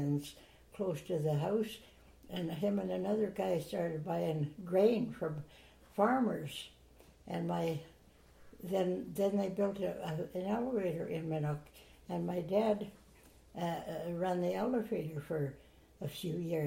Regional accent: St. Thomas, Ontario, Canada; moved away; well, I was born in Ontario, on a farm, and out from St. Thomas, Ontario. And we lived there for quite a few years

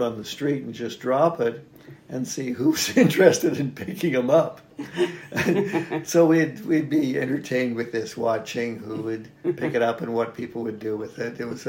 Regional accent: Athabasca, Alberta, Canada; How do you know I'm from Athabasca?

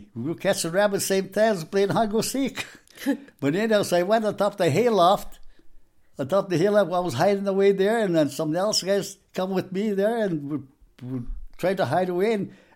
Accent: Athabasca, Alberta, Canada; I grew up in Athabasca in 1930.

